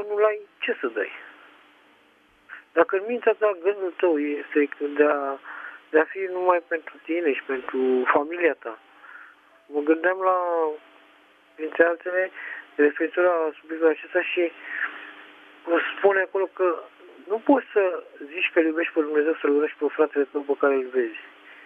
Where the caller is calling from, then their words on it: Bucharest, Romania; din București.